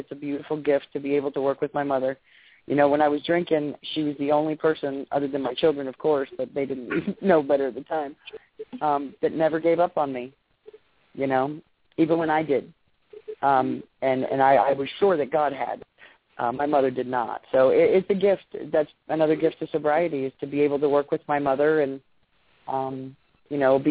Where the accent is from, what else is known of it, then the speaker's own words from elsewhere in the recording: Florida, United States; where I grew up and the town I grew up in Florida is, I've been here for 35 years